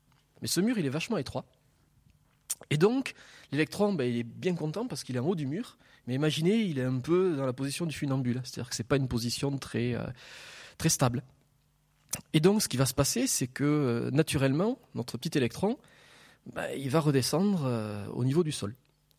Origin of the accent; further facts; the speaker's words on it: Toulouse, Occitanie, France; accent: Toulouse; je parle à peine français, hein, je parle toulousain. Donc n'hésitez pas à me faire répéter dans ces cas-là si mon accent est un problème. Bien, je précise que j'ai vécu 7 ans à Nantes quand même